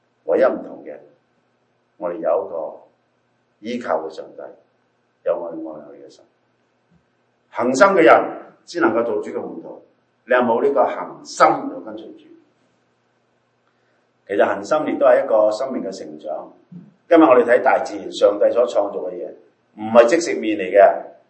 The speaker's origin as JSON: {"language": "Chinese", "country": "China", "said": "我们中国人有句说话，不可以拔苗助长"}